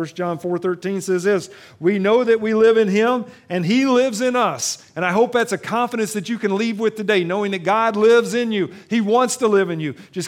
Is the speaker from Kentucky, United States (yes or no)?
yes; Kentucky, United States; I'm from Kentucky. I use words that you may not know.